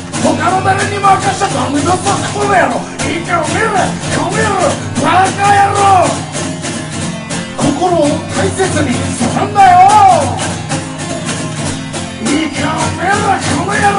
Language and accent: Japanese; Chiba, Japan; 自分は、千葉県千葉市生まれ育ちなんですけどですね、